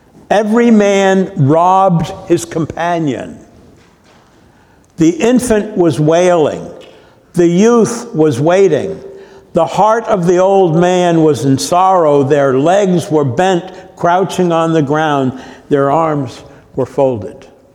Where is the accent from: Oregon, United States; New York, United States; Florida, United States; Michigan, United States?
New York, United States; I'm tempted to say he was a distant cousin because this was upstate New York and I grew up on Long Island.